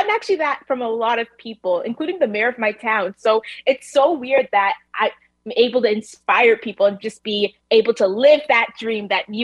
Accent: Kenya; I lied and told everyone I was going to Kenya because I'm from Kenya.

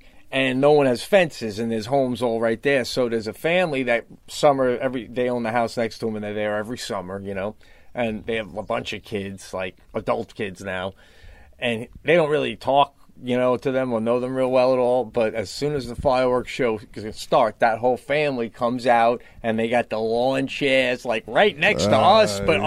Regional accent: New York, United States; But I know growing up on Long Island, it was a lot of, you know, cops and firemen

